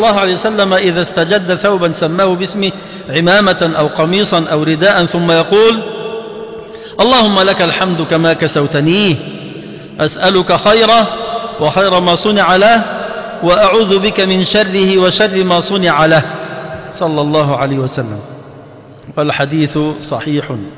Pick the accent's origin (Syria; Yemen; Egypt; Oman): Egypt; احنا أول ما كنت في اليمن فإحنا مصريين